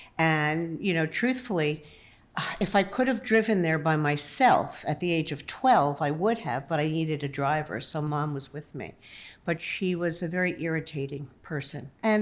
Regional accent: Woodbridge, New Jersey, United States; So I grew up in Central Jersey, in Woodbridge, New Jersey.

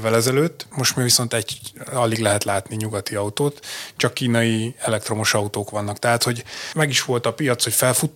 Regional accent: Eger, Heves, Hungary; én ugye egri vagyok

